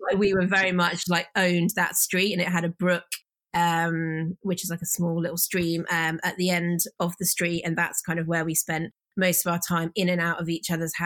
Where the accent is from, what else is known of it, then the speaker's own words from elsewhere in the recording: Birmingham, West Midlands, United Kingdom; accent: neutral; I have quite a sort of a neutral accent. But yeah, I'm actually from Birmingham, right in the middle of England.